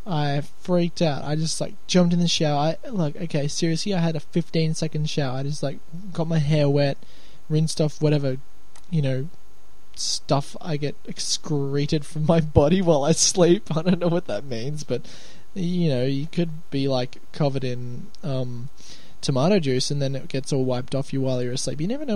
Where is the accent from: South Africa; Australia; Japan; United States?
Australia; But I'm Australian. G'day, mate.